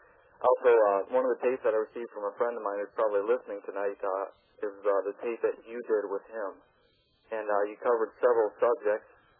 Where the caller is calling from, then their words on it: North Carolina, United States; I told you I was from Polk Airport Faces … from North Carolina.